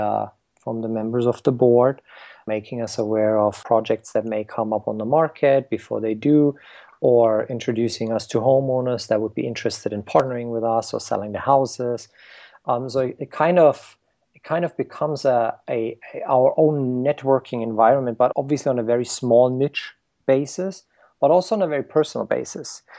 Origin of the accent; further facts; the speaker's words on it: Germany; I grew up in Germany. That's where I got certified as a Finnish carpenter.